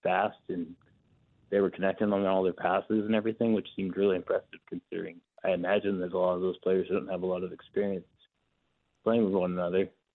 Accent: San Jose, California, United States; in San Jose. When the Sharks came around, that's when I fell in love with hockey.

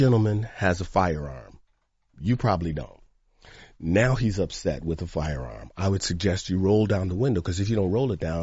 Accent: Detroit, Michigan, United States; I mean, I was exposed to, when I was young and growing up in Detroit, my dad was a doctor. I grew up around doctors, lawyers, professional black families.

